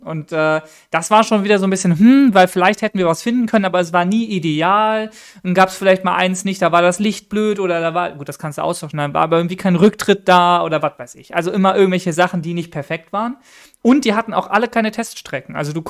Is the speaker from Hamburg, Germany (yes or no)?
yes; Hamburg, Germany; die halt auch wirklich direkt in meiner Heimatstadt sind